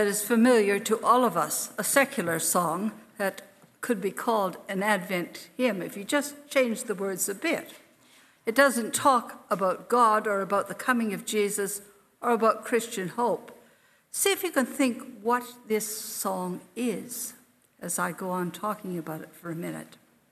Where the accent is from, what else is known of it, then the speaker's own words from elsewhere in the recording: Canada; But I remember that a lot of baking was done when I grew up in Canada.